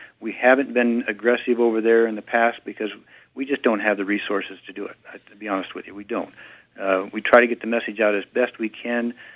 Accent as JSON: {"language": "English", "region": "Oregon", "country": "United States", "tie": "born or raised there", "said": "I was born and raised in Rogue Valley myself. I spent the first 20, 25 years of my life there, and I still have family and friends there."}